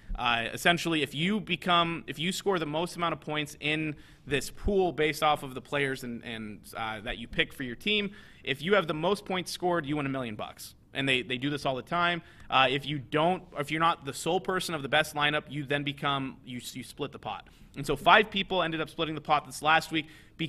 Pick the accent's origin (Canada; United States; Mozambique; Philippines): United States; Spokane, Washington; I love living here. I love this state. And I'm born and raised in Spokane, but God, this state sucks.